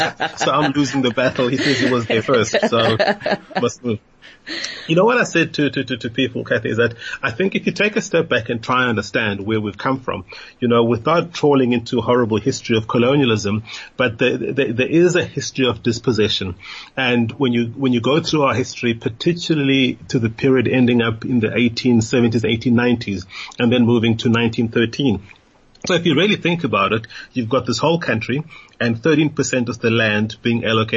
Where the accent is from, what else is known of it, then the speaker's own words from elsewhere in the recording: Alice, Eastern Cape, South Africa; So if I grew up in Alice, you know, East London was the harbor, was a city, but it was far away from us.